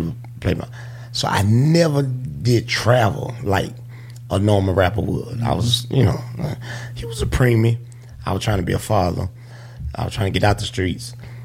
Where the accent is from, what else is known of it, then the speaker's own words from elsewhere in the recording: Louisiana, United States; If I was born in Houston, I probably wouldn't have hung everywhere. Mm-hmm. But by me being from Louisiana, I hung everywhere.